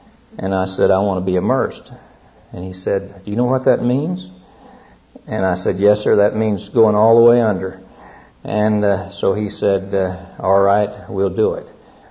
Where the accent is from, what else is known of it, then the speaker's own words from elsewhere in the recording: Lone Wolf, Oklahoma, United States; born there; I was born in Lone Wolf, Oklahoma, down in the southwestern part of Oklahoma, into a family.